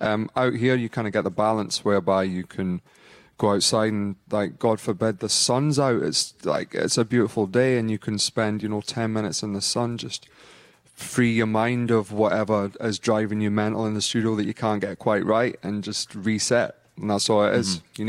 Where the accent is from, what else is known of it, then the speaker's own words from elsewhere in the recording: Dumfries, Scotland, United Kingdom; also born or lived in Glasgow / London; It's like I grew up in Dumfries. So I lived in Glasgow. I lived in London. And then I moved here.